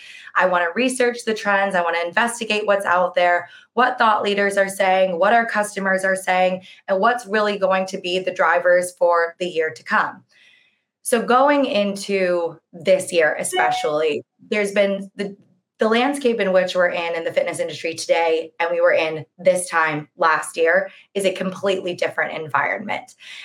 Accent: California, United States; moved away as an adult; now in Seville, Spain; I am from the US. I'm originally from California, but I have been living in Sevilla, Spain since 2015.

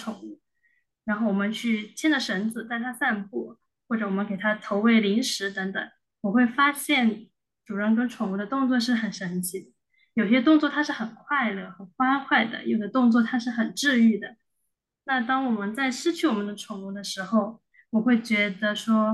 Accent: Sichuan, China; moved away as an adult; also born or lived in Zhejiang; now in Kyoto, Japan; 我的家乡是在四川

